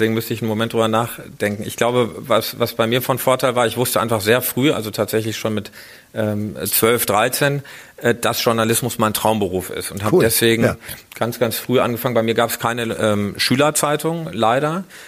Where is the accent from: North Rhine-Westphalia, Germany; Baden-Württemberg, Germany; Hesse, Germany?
North Rhine-Westphalia, Germany; Iserlohn; die Lokalzeitung meiner Heimatstadt Iserlohn